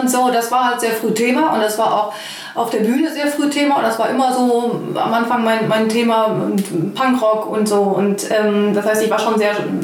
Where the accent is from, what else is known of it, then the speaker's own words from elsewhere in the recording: North Rhine-Westphalia, Germany; Ich bin halt in Ostwestfalen-Lippe aufgewachsen und habe mich in meiner Teenagerzeit für die Subkultur entschieden.